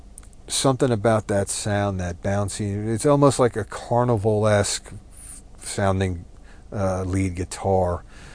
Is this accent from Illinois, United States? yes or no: no; New Jersey, United States; A couple of those guys from Jersey, like I'm from Jersey, right?